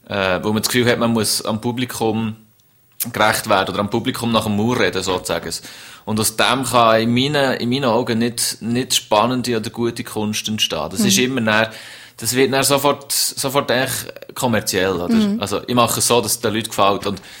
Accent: Bern, Switzerland; Und bei uns in Bern ist eben Ehrlichkeit tönt wie Ehrlichkeit. Und wir sagen eben nicht Kate, sondern Kreid.

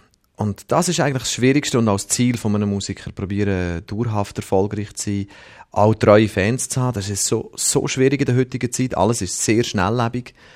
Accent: Switzerland; accent: Lucerne-Aargau Swiss German; Und ich habe so einen Luzerner Aargauer Dialekt, der ist nicht so gesangsfreundlich.

